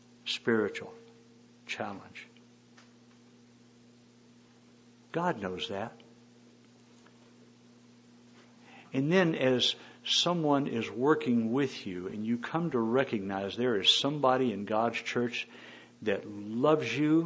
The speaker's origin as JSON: {"language": "English", "region": "Texas", "country": "United States", "said": "You know, I'm from Texas. We say, oh, did I just offend y'all?"}